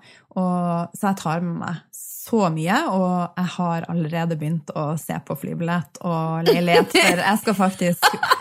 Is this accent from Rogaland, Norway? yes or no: no; Bodø, Nordland, Norway; for jeg er jo opprinnelig fra Bodø.